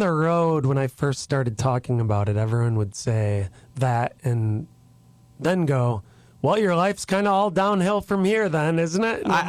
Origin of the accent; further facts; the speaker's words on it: Wisconsin, United States; I'm from Wisconsin, and I'm a folk singer.